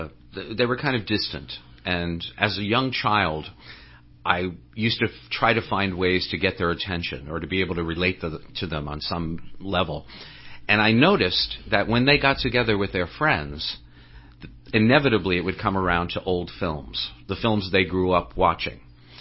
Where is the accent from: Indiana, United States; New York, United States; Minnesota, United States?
New York, United States; Massapequa; also born or lived in Brooklyn; I grew up in New York. I was born in Flatbush, Brooklyn, and grew up on Long Island in a town called Massapequa.